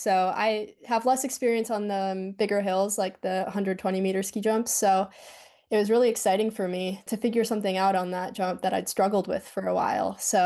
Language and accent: English; Madison, Wisconsin, United States; Wisconsin is where it all began for me. I'm born and raised in Madison. I learned how to ski here in Wisconsin.